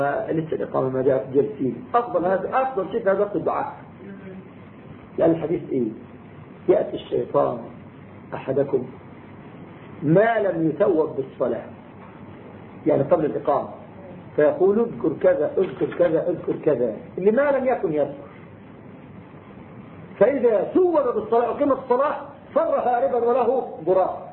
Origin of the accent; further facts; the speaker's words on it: Egypt; جماعتنا المصريين قبل احنا مصريين